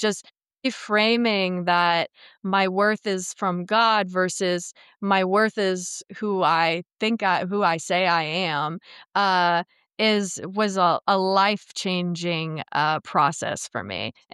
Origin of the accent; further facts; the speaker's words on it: United States; born there; I was born in America.